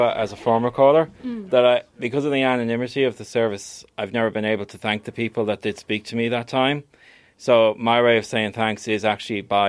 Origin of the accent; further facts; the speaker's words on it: Connacht, Ireland; I'm actually originally from County Galway